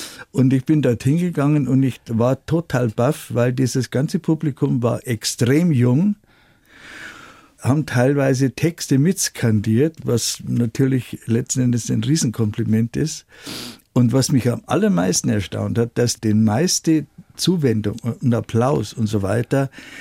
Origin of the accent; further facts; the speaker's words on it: Markt Schwaben, Bavaria, Germany; Es gibt eine kleine Geschichte aus dem Dorf, aus dem ich komme, aus Markt Schwaben.